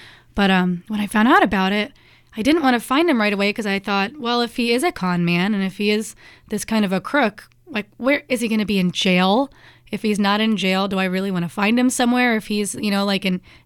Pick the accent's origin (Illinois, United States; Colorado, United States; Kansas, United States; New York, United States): Kansas, United States; moved away; I think I came here this way from Kansas.